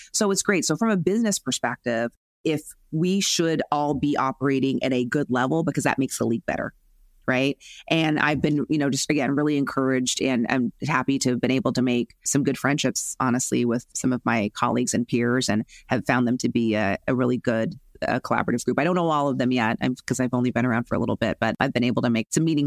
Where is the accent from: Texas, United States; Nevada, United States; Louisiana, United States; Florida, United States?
Nevada, United States; Las Vegas; For me, growing up in Las Vegas, I know the Super Bowl will be here